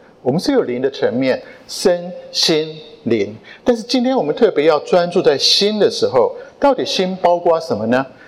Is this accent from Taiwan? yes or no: yes; Taiwan; 但是一打开我从台湾来看台湾的新闻